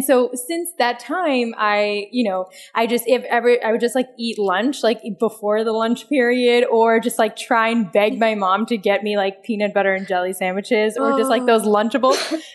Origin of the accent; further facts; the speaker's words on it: India; also born or lived in Virginia, United States; growing up in India and in Virginia